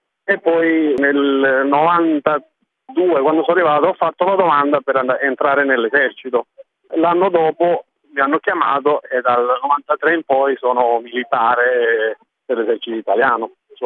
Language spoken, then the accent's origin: Italian; Australia; moved away as an adult; now in Italy; Sì, io nato giustamente in Australia, da genitori italiani di Napoli, tutti e due. Ho fatto tutte le scuole lì, fino alle scuole superiori.